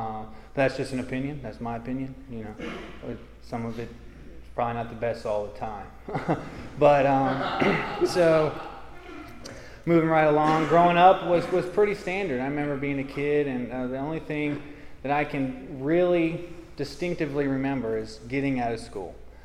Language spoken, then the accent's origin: English; Virginia, United States; I grew up in a in Rappahannock County, which is over in the Blue Ridge Mountains. We grew up about 15 minutes from Old Rag Mountain.